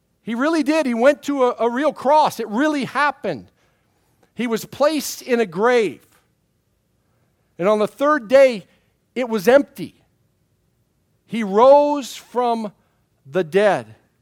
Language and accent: English; Minnesota, United States; I grew up in Minnesota. You know, I've been around big lakes and stuff.